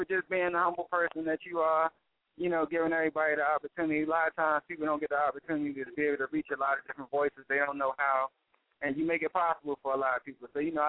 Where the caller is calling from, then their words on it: Atlanta, Georgia, United States; You know I'm calling from Atlanta.